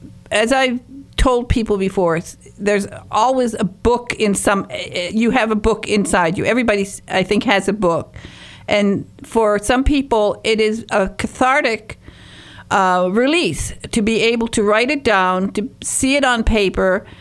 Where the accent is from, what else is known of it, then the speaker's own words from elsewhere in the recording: Houghton, Michigan, United States; I come from the Upper Peninsula, from up by Houghton Hancock in the Copper Country.